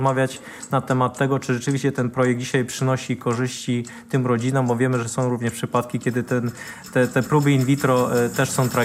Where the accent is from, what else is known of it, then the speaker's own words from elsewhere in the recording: Łomża, Podlaskie Voivodeship, Poland; ja jestem przykładem miasta, z którego pochodzę, z Łomży